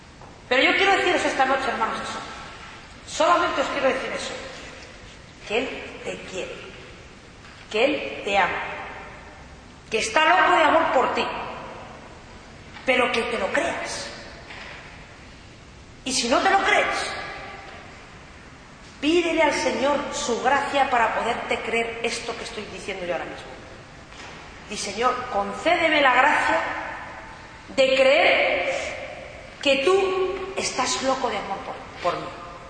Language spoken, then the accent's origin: Spanish; Ávila, Castile and León, Spain; Mi pueblo de Ávila